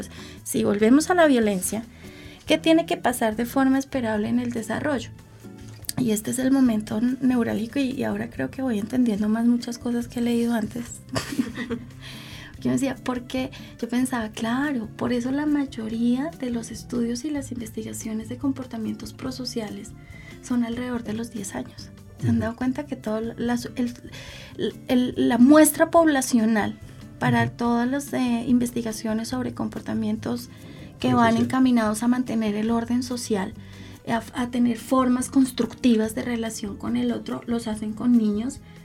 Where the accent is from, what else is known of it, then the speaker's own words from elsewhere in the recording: Colombia; Si nosotros como cultura colombiana tenemos constancias